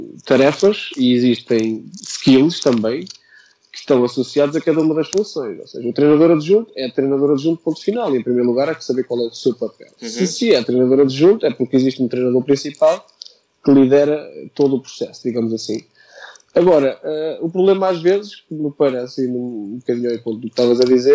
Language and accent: Portuguese; Peniche, Leiria, Portugal; also born or lived in Caldas da Rainha; Sim, eu nasci nas Caldas da Rainha, que fica perto do Conselho de Peniche, onde eu fui criado, onde eu vivi, onde é a minha família natural.